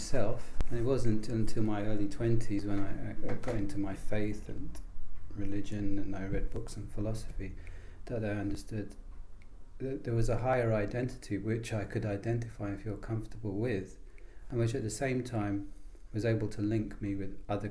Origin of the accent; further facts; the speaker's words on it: London, United Kingdom; now in Edinburgh, United Kingdom; I grew up in London myself